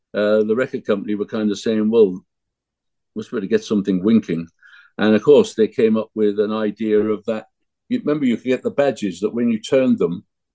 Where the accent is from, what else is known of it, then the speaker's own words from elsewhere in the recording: Wrexham, Wales, United Kingdom; My hometown is Wrexham, where Ryan and Rob have bought the football team and turned it into a global phenomenon.